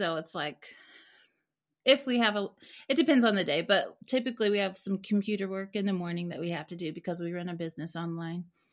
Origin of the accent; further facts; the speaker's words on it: Indiana, United States; I grew up in Indiana.